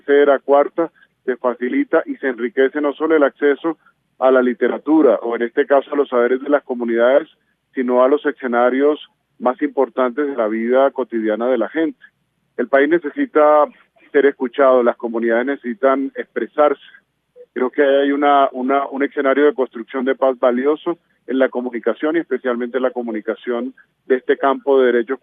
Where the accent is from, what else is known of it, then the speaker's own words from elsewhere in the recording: Caribbean Region, Colombia; now in Pasto, Colombia; No es lo mismo hablar la lengua de señas en el Caribe colombiano, de donde soy yo, que hablar la lengua de señas aquí en Pasto, donde me encuentro hoy.